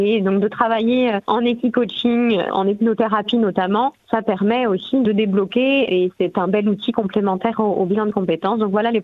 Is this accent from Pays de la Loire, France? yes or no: yes; Pays de la Loire, France; je suis originaire de la Sarthe et que j'ai toujours travaillé dans la Sarthe.